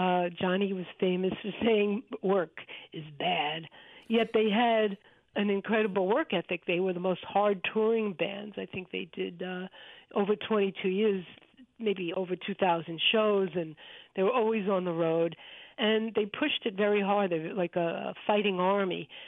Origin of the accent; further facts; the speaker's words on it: New York City, New York, United States; to me will always be the best and the first because I'm from Rockaway Beach, Queens. The surf town that is made famous